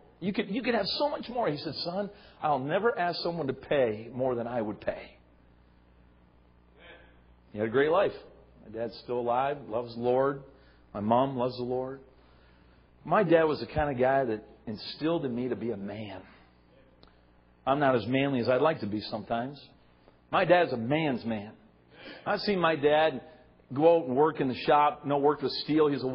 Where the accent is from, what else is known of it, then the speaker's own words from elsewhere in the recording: Simcoe, Ontario, Canada; But I'm Canadian. I was born here in Simcoe, raised here. Got a little bit of training in the States and came home.